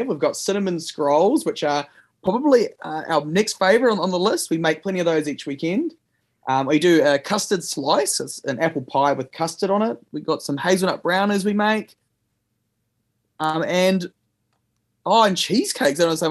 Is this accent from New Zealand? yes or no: yes; Southland, New Zealand; So I grew up in Southland. I've grown up on cheese rolls